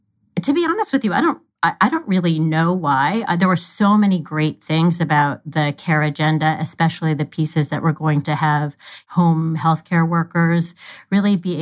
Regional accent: California, United States; Maybe it's because, you know, I'm a Californian who remembers

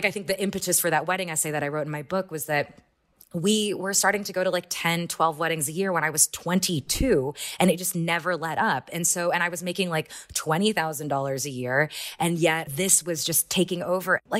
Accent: Houston, Texas, United States; I grew up in Houston, Texas. I was on scholarship at this very rich, very white, very evangelical Christian school.

